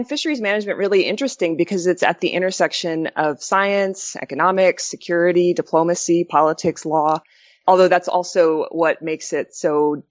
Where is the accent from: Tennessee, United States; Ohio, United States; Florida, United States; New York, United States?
Florida, United States; Miami; I grew up in Miami and spent a lot of time on ships as a kid.